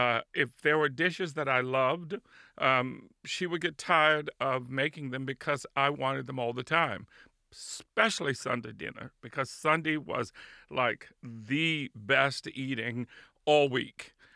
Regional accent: Spartanburg, South Carolina, United States; Well, you know, we're Southern. And my father, who was born in Charleston, South Carolina, I was raised in Spartanburg, South Carolina.

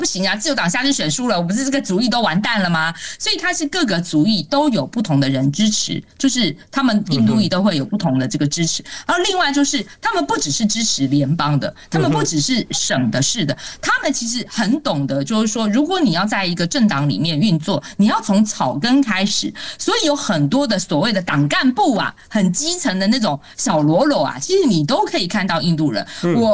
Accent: Taiwan; now in Canada; 加拿大人恐怕普遍来说没有像我们台湾人民这么样就热衷于这个国政治这一块

